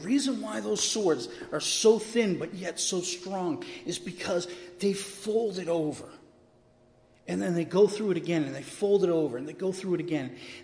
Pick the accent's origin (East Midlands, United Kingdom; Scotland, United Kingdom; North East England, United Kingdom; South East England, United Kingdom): Scotland, United Kingdom; I'm a Scotsman. We have the claymore.